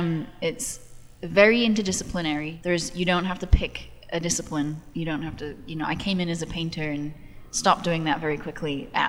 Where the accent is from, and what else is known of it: England, United Kingdom; now in United States